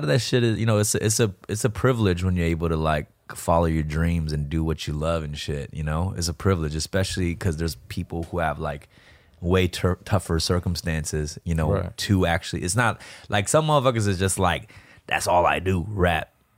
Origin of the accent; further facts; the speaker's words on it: Los Angeles, California, United States; because we're Korean rappers from Los Angeles, and he happens to be from here